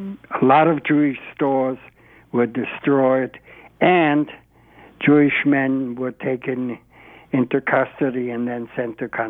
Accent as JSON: {"language": "English", "country": "Austria", "tie": "born or raised there", "also_born_or_lived": "Vienna"}